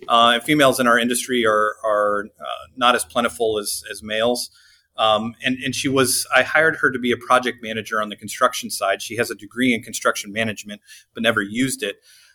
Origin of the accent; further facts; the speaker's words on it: Midwest, United States; also born or lived in Indiana / Minnesota / Nebraska; I'm from the Midwest. I've lived a couple different places, Indiana, Minnesota, and then Nebraska.